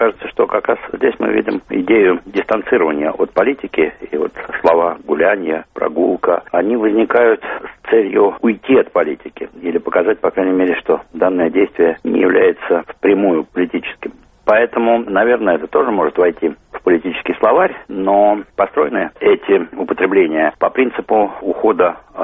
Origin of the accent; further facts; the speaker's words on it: Moscow, Russia; Мы москвичи, и мы гуляем по московским бульварам.